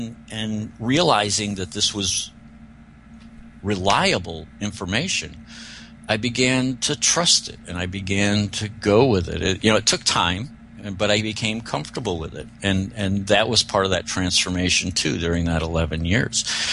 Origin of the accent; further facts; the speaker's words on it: Arizona, United States; as a boy, I grew up in the Verde Valley, right there where Sedona is